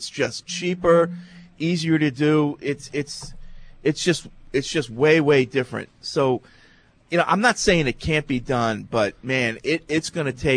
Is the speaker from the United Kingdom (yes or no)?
yes; England, United Kingdom; now in New Zealand; Speaking as an Englishman living down in New Zealand who played football, not soccer, for 10 years in the UK and supported the WFL, EFL until its demise.